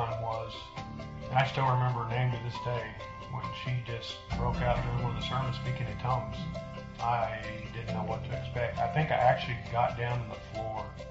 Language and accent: English; Illinois, United States; now in Texas, United States; Central Illinois.